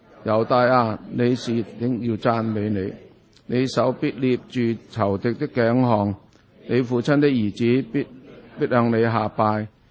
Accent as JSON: {"language": "Cantonese", "country": "China", "said": "咁我哋中国人呢都有呢个习惯"}